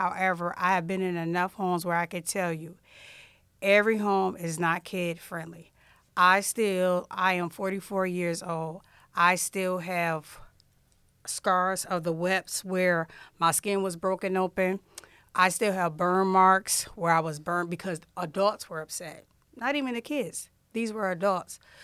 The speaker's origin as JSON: {"language": "English", "region": "Ohio", "country": "United States", "tie": "born there", "said": "I was born in Lucas County, but the circumstances of how I got here is a little unique."}